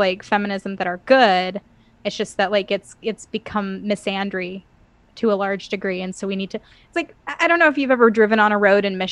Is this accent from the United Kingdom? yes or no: no; Ireland; I'm green, I'm Irish, you know, what are you gonna do?